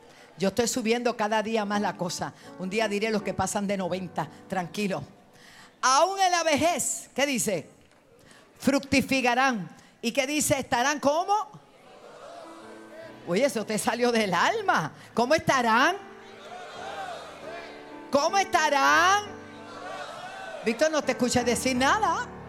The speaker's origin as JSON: {"language": "Spanish", "country": "Puerto Rico", "said": "Yo dije, yo soy boricua."}